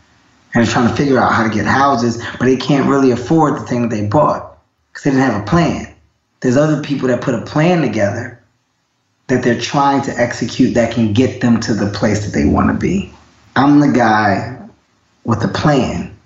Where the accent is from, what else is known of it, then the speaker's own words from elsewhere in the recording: Philadelphia, Pennsylvania, United States; My first time going to Canada, I didn't know what to expect because I'm a guy from North Philadelphia.